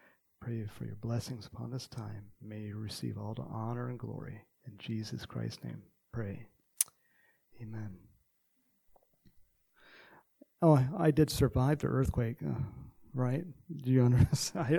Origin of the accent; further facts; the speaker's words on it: Texas, United States; born there; accent: Texas; moved away; also born or lived in California; I was born in Texas. I have a little Texas accent sometimes, depending on who I'm talking to. And but my family moved out to California in 1968.